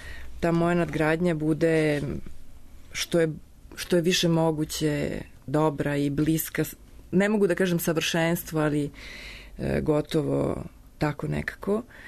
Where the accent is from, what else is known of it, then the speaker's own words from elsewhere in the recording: Belgrade, Serbia; now in Rome, Italy; pošto ja sam Beograđanka prema tome. Ja sam Beograđanka koja već dugo živi u Rimu i ja to svoje nosim, to svoje beograđanstvo